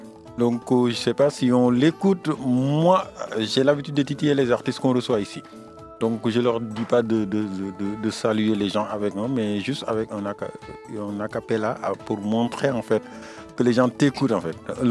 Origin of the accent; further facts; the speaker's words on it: Mali; Ben oui, ben, tu sais que moi, je suis malien.